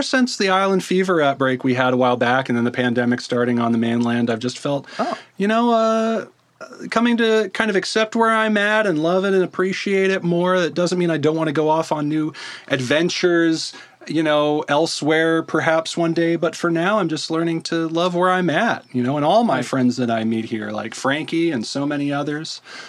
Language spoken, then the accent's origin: English; Virginia, United States; I'm originally from Virginia myself, but I was trying to make it to California when I got shipwrecked here by way of Hawaii.